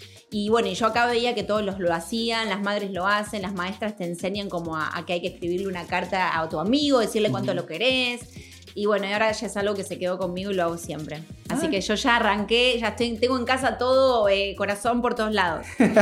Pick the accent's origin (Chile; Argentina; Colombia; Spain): Argentina; Primero que yo soy re argentina, o sea, donde me ven soy, viste, estoy con mi mate, con mi alfajor